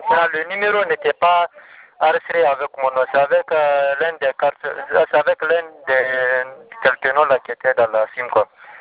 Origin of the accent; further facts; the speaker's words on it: Matoto, Conakry, Guinea; Bon, Matoto, je suis de Matoto.